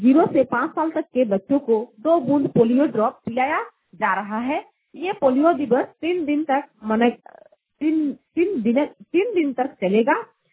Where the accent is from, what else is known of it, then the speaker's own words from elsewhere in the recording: Hendaljuri, Jharkhand, India; मेरा गांव है हेंदलजुरी।